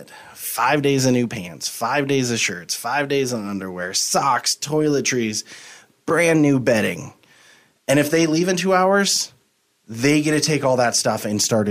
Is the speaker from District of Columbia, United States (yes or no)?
no; Helena, Montana, United States; moved away as an adult; now in Missoula, United States; And so, yeah, born and raised there. Came over to the university in 2000. So I graduated from there in 2004. And now I'm a Missoulian. I've lived here longer than I have in Helena.